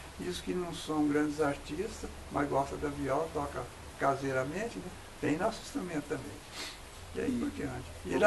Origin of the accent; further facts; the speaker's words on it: Goiânia, Goiás, Brazil; now in Taguatinga, Brazil; Eu sou de Corumbá, Goiás. Mas morei um ano só lá. Meu pai mudou para Goiânia e eu tinha um ano de idade. Então morei um ano lá. Aí lá me criei, cresci